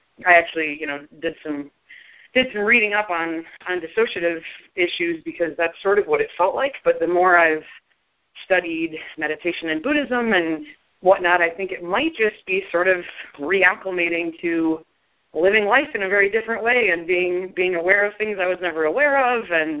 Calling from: Denver, Colorado, United States; I'm calling from Denver.

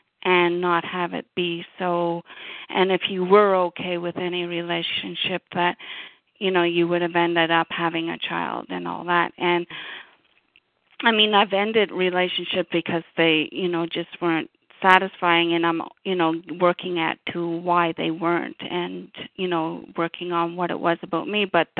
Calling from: Canada; I'm calling from Canada.

